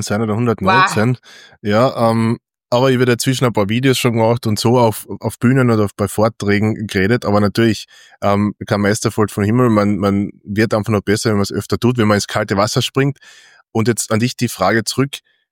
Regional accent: Carinthia, Austria; weil als Kärntner und ich, weil ich bin halt einfach ich

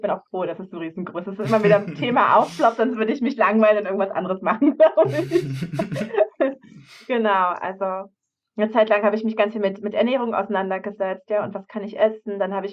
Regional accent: Havelberg, Saxony-Anhalt, Germany; am Freitag fahre ich in meine Heimat Havelberg

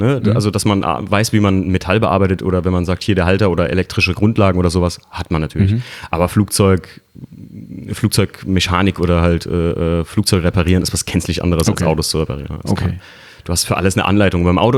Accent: Koblenz, Rhineland-Palatinate, Germany; ich komme ja eigentlich aus Koblenz

